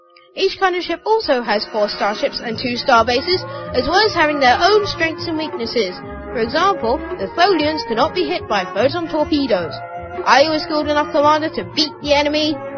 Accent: Gillingham, South East England, United Kingdom; from Gillingham, Kent, in England.

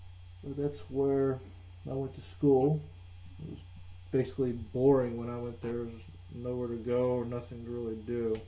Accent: Virginia, United States; also born or lived in Texas / North Carolina; I was born in Texas originally, and lived most of my life in Virginia and North Carolina.

